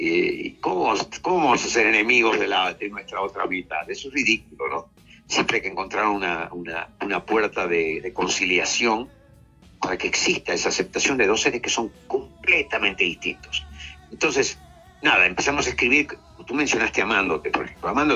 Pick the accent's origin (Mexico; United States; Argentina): Argentina; moved away; Yo salí de Argentina, a donde realmente salí muy jovencito y gozando de un éxito muy rico en la Argentina